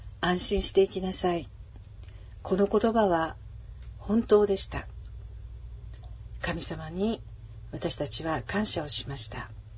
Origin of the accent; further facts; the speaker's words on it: Kumamoto, Japan; 実は私の実家は熊本にあるんです。